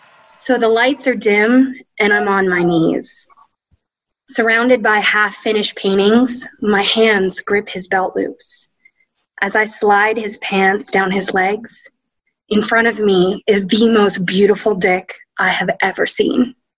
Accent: Fairchance, Pennsylvania, United States; My hometown of Fairchance, Pennsylvania is small.

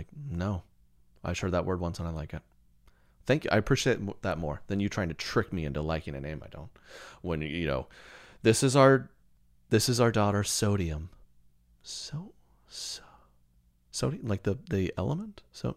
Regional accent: Alabama, United States; He has a double name. We're from Alabama.

